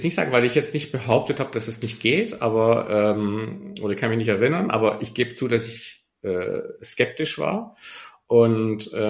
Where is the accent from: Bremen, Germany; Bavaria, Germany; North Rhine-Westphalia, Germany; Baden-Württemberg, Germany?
Baden-Württemberg, Germany; Stuttgart; now in Hamburg, Germany; ich bin ja aufgewachsen quasi in Rufweite zum damaligen Neckarstadion.